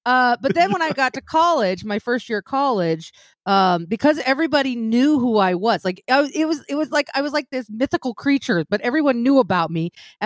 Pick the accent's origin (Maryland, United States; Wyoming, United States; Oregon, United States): Wyoming, United States; But that's kind of how it was, you know, growing up in Wyoming.